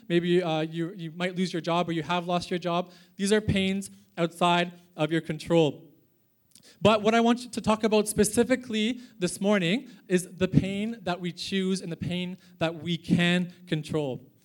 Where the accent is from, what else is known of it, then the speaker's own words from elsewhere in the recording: Canada; now in Perth, Australia; as I said. I am Canadian. I'd say a boot sometimes, and I like to talk about snow and things, not to fulfill any stereotypes. I have been in Perth for 3 years